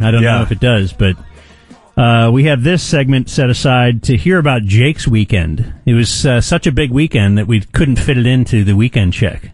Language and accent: English; Ohio, United States; Because we're from Ohio.